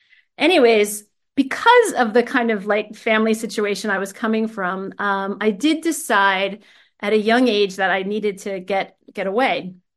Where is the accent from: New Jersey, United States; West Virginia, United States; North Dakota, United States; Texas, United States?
New Jersey, United States; born there; I was born in New Jersey in the United States.